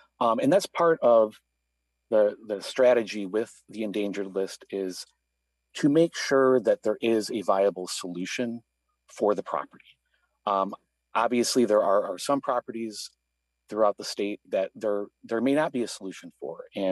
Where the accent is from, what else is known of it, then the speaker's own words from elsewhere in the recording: Joliet, Illinois, United States; So I'm from Joliet, Illinois, and my personal preservation project is the old Joliet Prison.